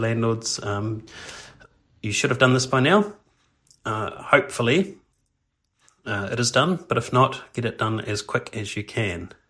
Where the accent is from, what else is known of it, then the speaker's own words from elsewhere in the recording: New Zealand; I think we all know from living or growing up in New Zealand that the homes are very cold inside